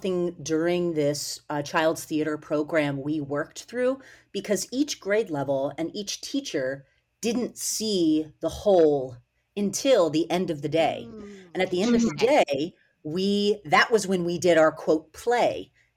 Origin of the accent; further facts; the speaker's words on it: Maryland, United States; the kind of innovative instructional strategies that were being used and in my hometown in Maryland.